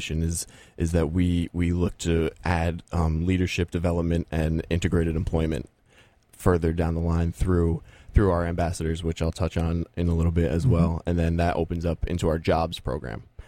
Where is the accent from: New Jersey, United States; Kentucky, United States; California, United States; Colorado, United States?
New Jersey, United States; I'm from New Jersey originally